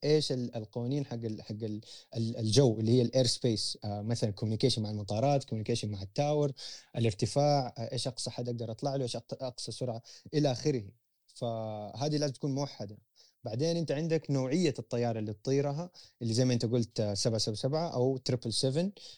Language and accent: Arabic; Jeddah, Makkah Province, Saudi Arabia; born there; also born or lived in Canada; أنا تولدت في مدينة جدة، قضيت مرحلة التعليمية تقريبا في كندا،